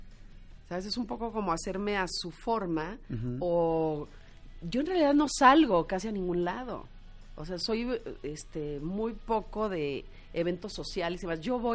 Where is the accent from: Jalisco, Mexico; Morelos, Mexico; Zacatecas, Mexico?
Zacatecas, Mexico; Soy de Zacatecas y tengo esa parte de valores